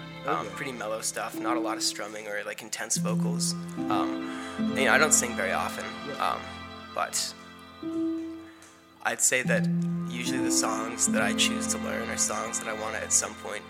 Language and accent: English; Camden, Maine, United States; I grew up in Midcoast, Maine.